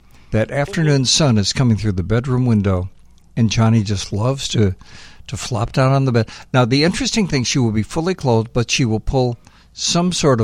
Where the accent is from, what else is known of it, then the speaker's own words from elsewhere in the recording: Chicago, Illinois, United States; I grew up on the south side at 80th and Manistee.